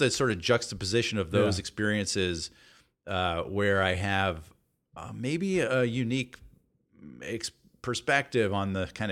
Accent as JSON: {"language": "English", "town": "Atlanta", "region": "Georgia", "country": "United States", "tie": "born or raised there", "said": "Yeah, I grew up in Atlanta, and and my parents are very Southern. Mom's from Tennessee, and Dad's from Alabama."}